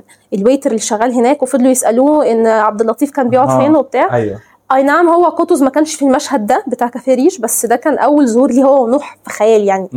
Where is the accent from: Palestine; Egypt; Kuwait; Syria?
Egypt; واحنا كمصريين عندنا نعمه ان الوطن العربي كله فاهم احنا بنقول ايه.